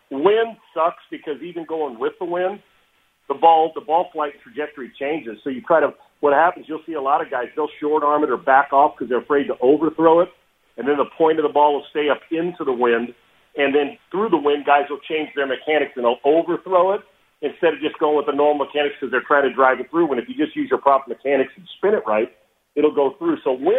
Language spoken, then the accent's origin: English; California, United States; now in Texas, United States; Now, I grew up in California. I grew up in California, obviously, and then, spent time all over playing, but I played in Minnesota, Winnipeg, based in San Diego, and now I'm in Texas.